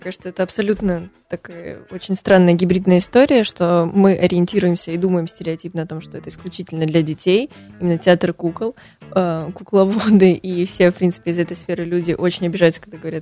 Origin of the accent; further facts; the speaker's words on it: Saint Petersburg, Russia; То есть, ну вот я сама лично из Петербурга